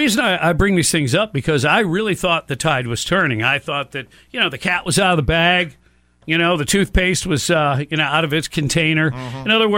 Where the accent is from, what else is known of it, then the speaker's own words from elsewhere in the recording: Michigan, United States; Look, you know, I grew up in Michigan a long time ago, and the schools at that point, honestly, were very good.